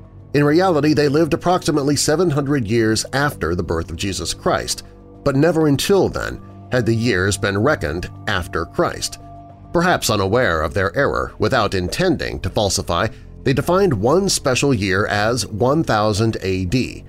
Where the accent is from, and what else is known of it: Boston, East Midlands, United Kingdom; born or raised there